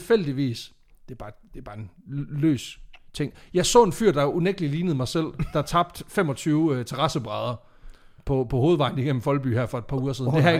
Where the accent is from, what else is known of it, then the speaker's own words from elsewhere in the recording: Jutland, Denmark; Altså igen, som en jyde, der har kørt fliser væk på en trailer, så ved man.